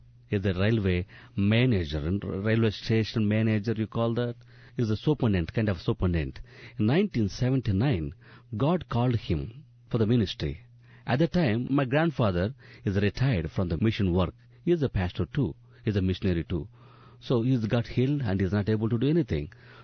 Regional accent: Angol, Andhra Pradesh, India; Now I am working in 20 prisons all over my state, starting from my hometown, Angol, India, Andhra Pradesh.

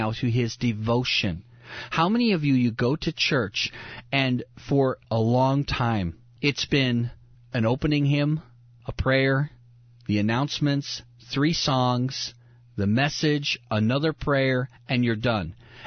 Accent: United States; I thank God that I'm an American.

